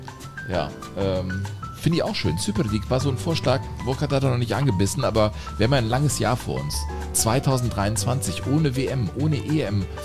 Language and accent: German; Germany; Also dann wurde ja wirklich ein bisschen ausgelacht als Deutscher.